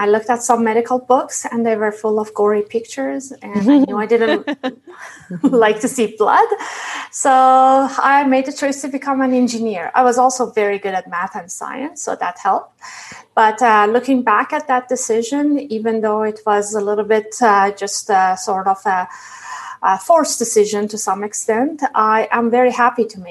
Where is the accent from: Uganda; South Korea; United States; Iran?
Iran; now in Canada; I am an immigrant to Canada, and I grew up in Iran.